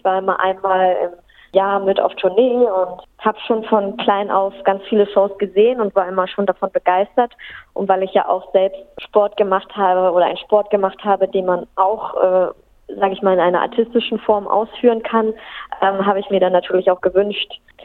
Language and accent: German; Germany; ich komme aus Deutschland, ich bin 29 Jahre alt